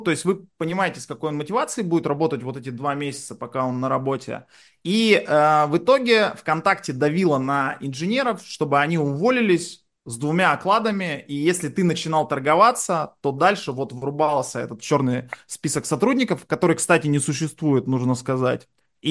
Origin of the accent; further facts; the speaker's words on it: Yekaterinburg, Sverdlovsk Oblast, Russia; Я родился на Уралмаше, а рос на Синих Камнях.